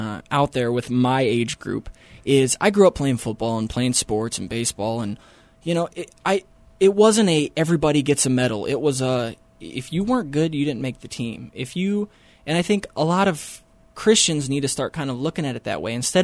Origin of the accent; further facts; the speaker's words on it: Indiana, United States; you know, from Indiana, so I'm a Midwesterner.